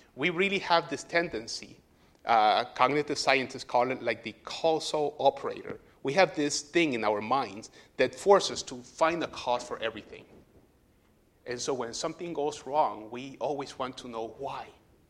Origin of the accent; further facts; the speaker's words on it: Puerto Rico; I'm from Puerto Rico. We love domino.